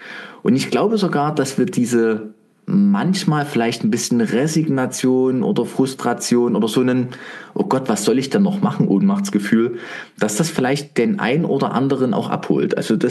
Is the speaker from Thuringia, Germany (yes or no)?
no; Leipzig, Saxony, Germany; Zumindest warst du dann in der Stadt, in meiner Heimatstadt Leipzig